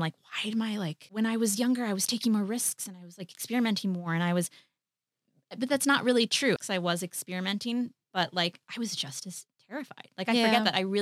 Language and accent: English; Midwest, United States; also born or lived in Colombia; I was like, I'm Colombian. I grew up in the Midwest. I have an accent.